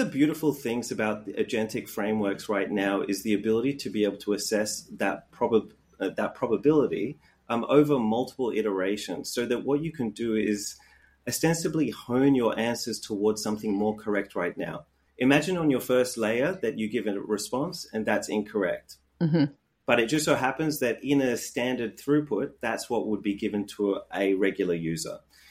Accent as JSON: {"language": "English", "country": "Australia", "said": "I am from Australia."}